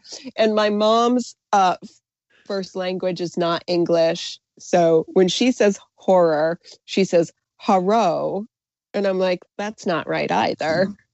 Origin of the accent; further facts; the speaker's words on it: New England, United States; I grew up in New England. I still live here, and it can be a little bit conservative.